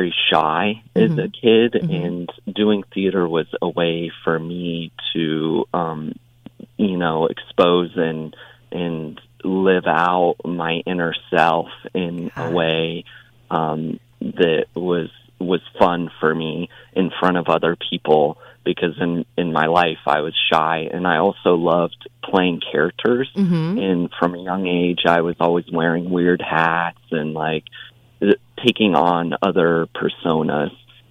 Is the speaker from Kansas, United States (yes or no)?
no; Colorado, United States; I grew up in Colorado in a rural town there